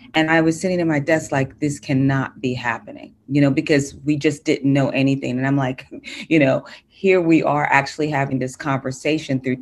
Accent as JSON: {"language": "English", "town": "New York City", "region": "New York", "country": "United States", "said": "I live in Brooklyn. I'm a New Yorker."}